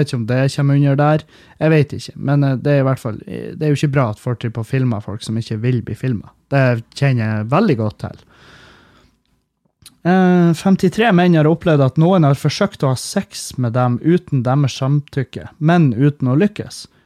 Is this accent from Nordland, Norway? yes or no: yes; Meløy, Nordland, Norway; i Meløy, der jeg kommer fra.